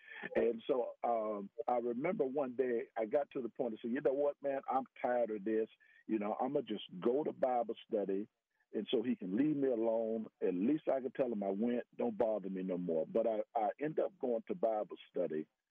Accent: Miami, Florida, United States; also born or lived in Philadelphia; My previous roommate, his name was Renzo. He was also from Miami.

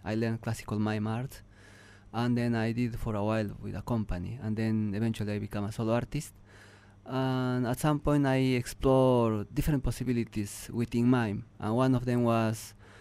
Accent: Peru; English is a second language; Yes, I have seen mime once in my hometown. There was a theater festival. I'm from a remote village in Peru, in the highlands, and that was a kind of major event.

